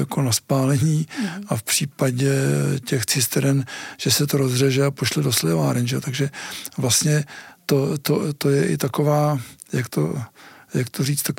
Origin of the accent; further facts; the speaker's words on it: Prague, Czechia; já teda jsem vyrůstal ve Vysočanech